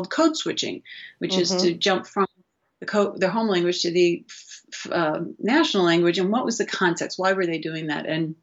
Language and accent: English; Madison, Wisconsin, United States; was a PhD in education from the University of Wisconsin in Madison, which is my hometown.